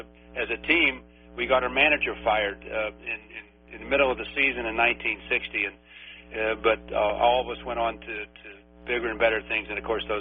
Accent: St. Louis, Missouri, United States; Well, I came from a pretty good-sized city. I grew up in St. Louis, and Cincinnati, of course, spending years there was a good-sized city, but certainly not the size of New York.

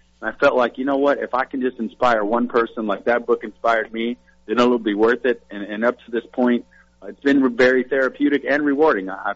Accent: Port St. Lucie, Florida, United States; growing up in Port St. Lucie

